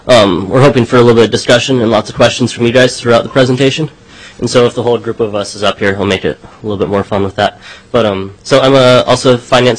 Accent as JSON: {"language": "English", "town": "Nome", "region": "Alaska", "country": "United States", "tie": "born or raised there", "said": "yeah, I lived in Nome until I was 10, and my parents were out there almost 20 years, and my mom was born and raised in Fairbanks, so I've been here a while"}